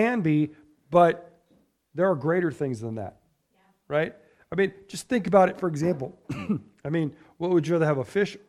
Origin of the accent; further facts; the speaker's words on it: United States; which I don't care one way or the other because I'm an American, right?